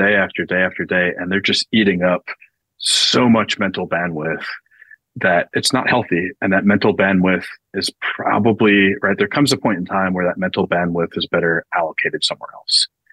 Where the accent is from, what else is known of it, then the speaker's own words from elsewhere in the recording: New Jersey, United States; So I grew up in the Northeast. You know, why some Italian kid from New Jersey was a good fit for this